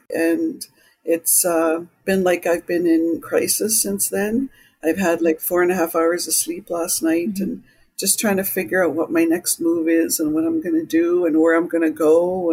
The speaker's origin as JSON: {"language": "English", "region": "British Columbia", "country": "Canada", "said": "from the Kinnow Creek Dog Creek First Nation."}